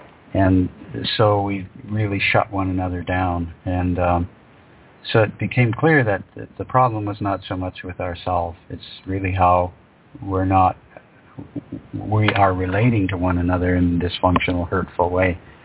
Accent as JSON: {"language": "English", "town": "Thunder Bay", "region": "Ontario", "country": "Canada", "tie": "born or raised there", "said": "So first off, I'm a northern guy, just like you. I grew up in Thunder Bay."}